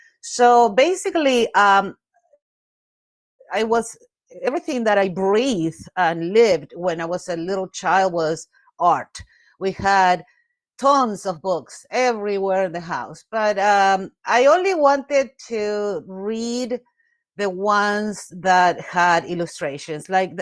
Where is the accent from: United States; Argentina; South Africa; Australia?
Argentina; English is a second language; And I grew up in Argentina, and we didn't have that much of all the things that you see nowadays